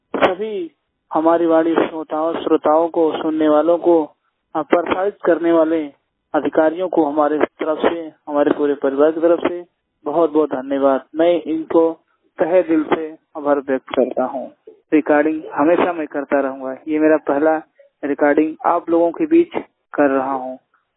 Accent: Bansgaon, Uttar Pradesh, India; और मैं गोरखपुर बांस गाँव का रहने वाला हूँ

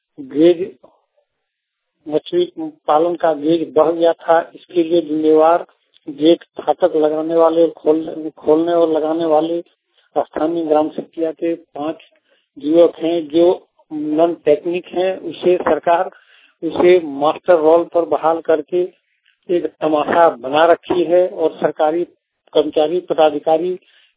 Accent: Jharkhand, India; जिला देवघर प्रखंड सहायक का निवासी हूँ।

